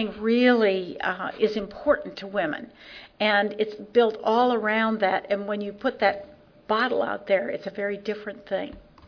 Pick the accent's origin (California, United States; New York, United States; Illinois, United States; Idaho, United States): Idaho, United States; I grew up in Idaho, wagon trains coming across.